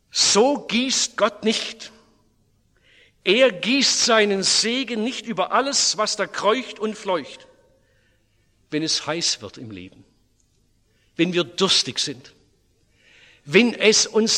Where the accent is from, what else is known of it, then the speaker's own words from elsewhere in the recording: Oberndorf am Neckar, Baden-Württemberg, Germany; So habe ich es in meiner Heimatstadt Oberndorf-Neckar erlebt.